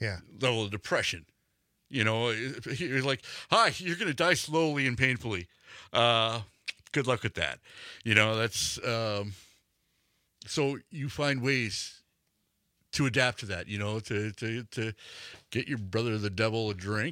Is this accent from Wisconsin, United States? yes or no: yes; Milwaukee, Wisconsin, United States; It looked like a corner tap growing up in Milwaukee you'd walk